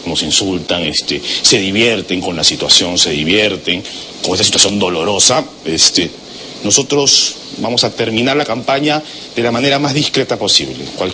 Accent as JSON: {"language": "Spanish", "country": "Peru", "said": "ese gesto que hablaba bien de nosotros como peruanos"}